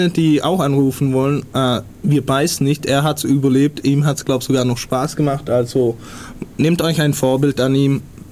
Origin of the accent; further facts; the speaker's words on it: Ulm, Baden-Württemberg, Germany; weil ich komme auch aus Ulm